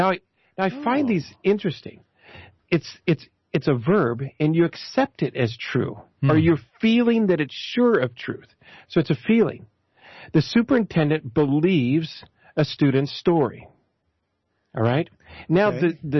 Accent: England, United Kingdom; Maybe that's because I'm English.

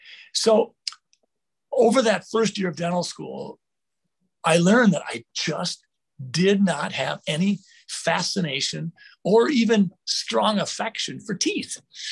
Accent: Sleepy Eye, Minnesota, United States; I've been a Minnesotan for my entire life, growing up in Sleepy Eye from 0 to 18.

